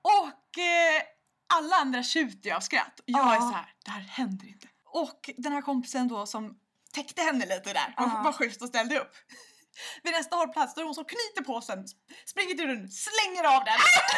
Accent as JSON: {"language": "Swedish", "town": "Södertälje", "region": "Stockholm County", "country": "Sweden", "tie": "born or raised there", "said": "Och det här var på tiden när alla vi bodde hemma i Södertälje."}